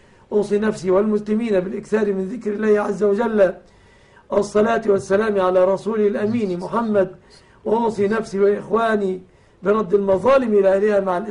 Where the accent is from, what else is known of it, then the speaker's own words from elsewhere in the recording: Egypt; كما أسأل الله أن يحفظ بلادنا مصر أمنة مطمئنة وسائر